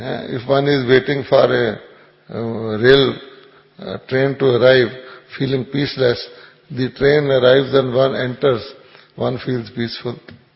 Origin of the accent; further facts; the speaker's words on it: New Zealand; English is a second language; I come from New Zealand with 6 brothers and sisters.